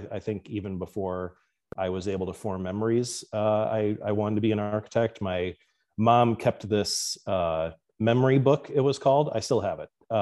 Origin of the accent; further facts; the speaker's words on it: Chicago, Illinois, United States; now in California, United States; so I'm from Chicago. I grew up in the Northwest suburbs, very near the capital of McMansions in Barrington. Not in Barrington, but next adjacent.